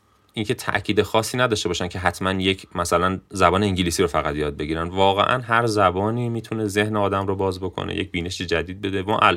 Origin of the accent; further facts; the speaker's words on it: Hamadan, Iran; الان همدان شهری هستش که حالا شهر خودم رو مثال میزنم، شهریه که یک شهر چند ملیتی و چند فرهنگی، یک ویژگی منحصر به فرد این استان توی غرب کشور، یعنی از یک طرف کردی و از طرف ترکی و حالا گویش لوری